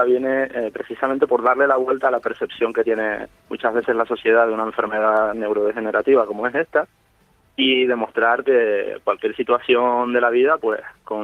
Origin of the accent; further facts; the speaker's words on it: Canary Islands, Spain; 4 años hicimos la vuelta a Tenerife, nosotros somos de aquí, somos canarios